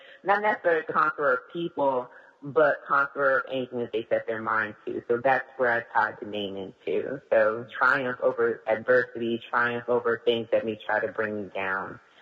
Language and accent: English; Manassas, Virginia, United States; moved away as an adult; now in Charlotte, United States; I am originally from Manassas, Virginia, which is right outside of D.C., about 30 minutes outside. So I've lived there all my life, and then I made the move down to Charlotte in about 3 years ago now.